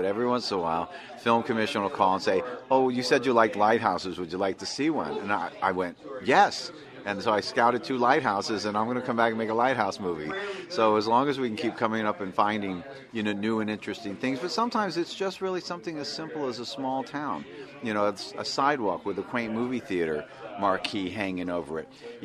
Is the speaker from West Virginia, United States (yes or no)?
yes; West Virginia, United States; Well, you know, I'm from West Virginia, from a mountain community of a town that was unincorporated with no stop signs, stoplights, police, anything.